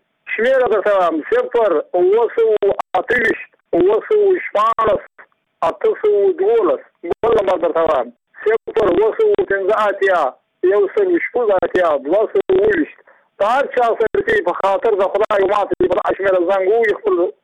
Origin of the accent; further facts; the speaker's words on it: Badghis, Afghanistan; زه په خپله د بادغیس د ولایت یم، د مقر د ولسوالۍ یم، د اندړو د کلي یم.